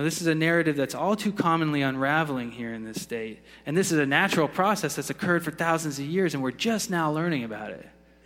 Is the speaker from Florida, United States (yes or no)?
yes; Florida, United States; But what is what I loved about growing up in the Sunshine State